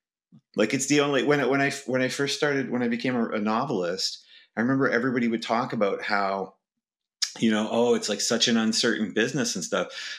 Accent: Vancouver, British Columbia, Canada; I'm from Canada, Vancouver specifically.

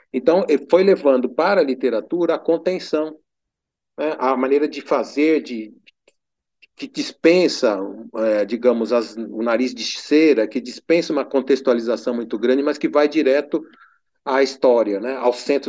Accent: Cravinhos, São Paulo, Brazil; quando eu era menino lá em Cravinhos, eu ia muito com meu pai fazer vendas

